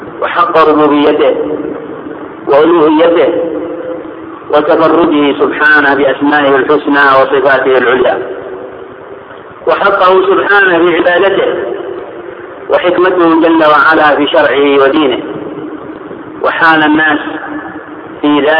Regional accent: Indonesia; في هذه الرحلة إلى بلدي إندونيسيا والصين

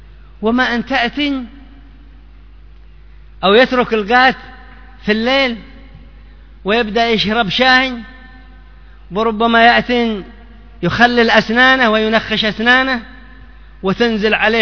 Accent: Yemen; التي هي موجودة خاصة عندنا في اليمن

